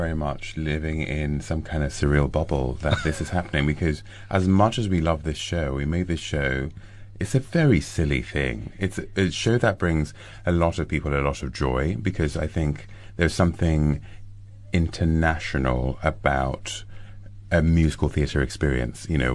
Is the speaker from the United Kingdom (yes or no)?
no; Nigeria; I grew up in Nigeria.